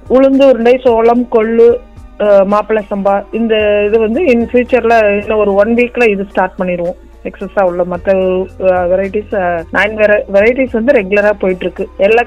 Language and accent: Tamil; Melappalli, Tamil Nadu, India; born there; இங்க வில்லேஜ்ல மேலப்பள்ளி கிராமத்துல நான் பிறந்தேன் சார்.